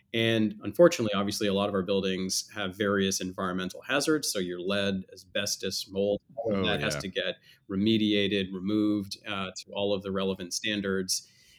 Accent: Canada; So I'm from Canada, and I went to the University of Toronto. And I actually originally thought I was going to go to law school.

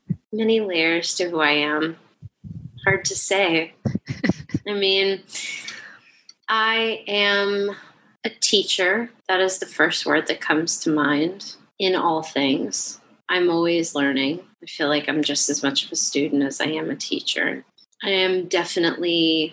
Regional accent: New Jersey, United States; born there; I was born in New Jersey and descend from folks who came from Scotland and Ireland and all over Italy, including Lake Garda and Sicily.

